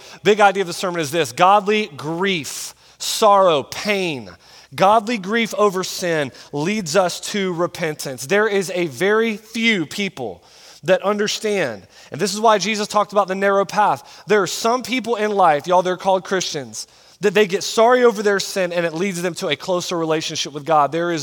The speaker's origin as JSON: {"language": "English", "region": "Florida", "country": "United States", "said": "You guys know, if you've been around our channel for a while, that I am from Florida."}